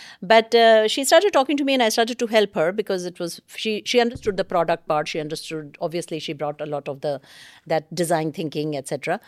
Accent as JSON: {"language": "English", "region": "Bihar", "country": "India", "tie": "born or raised there", "said": "I grew up in Bihar."}